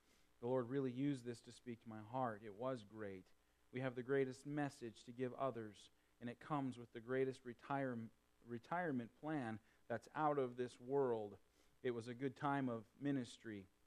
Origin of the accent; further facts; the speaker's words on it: Missouri, United States; Now, I'm from Missouri, and I have a wait-and-see attitude from the show-me state.